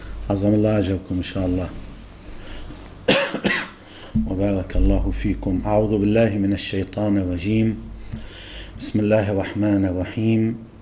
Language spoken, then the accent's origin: Arabic; Lebanon; مثلا أنا كلبناني إنه اتجاه بلدي لبنان